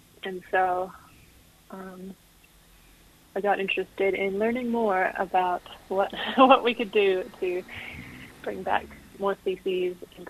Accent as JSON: {"language": "English", "country": "United States", "moved": "yes", "lives_now": "Raglan, New Zealand", "said": "Yeah, I've been in Raglan just a bit over 10 years, I think, but I come from the States originally, if you hadn't already guessed that."}